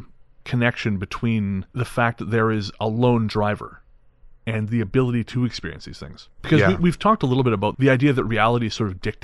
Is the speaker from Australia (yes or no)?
no; Pudukkottai, Tamil Nadu, India; now in Bangalore, India; Though I now live in Bangalore, I grew up in Pudukkottai district, in the Indian state of Tamil Nadu.